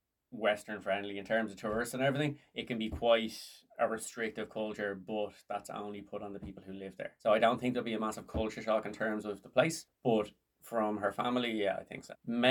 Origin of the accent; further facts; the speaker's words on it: Dublin, Leinster, Ireland; So I'm Irish, born and raised in Dublin, lived here most of my life.